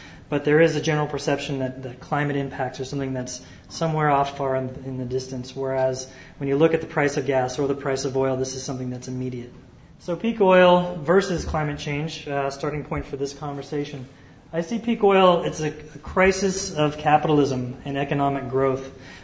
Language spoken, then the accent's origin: English; Alaska, United States; I'm from Alaska. We're all for global warming.